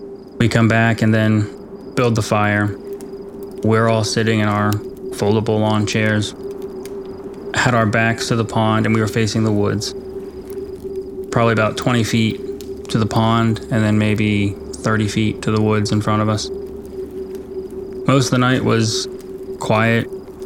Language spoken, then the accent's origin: English; West Virginia, United States; I grew up on the Ohio River in West Virginia. I had a lot of friends right across the river in Ohio.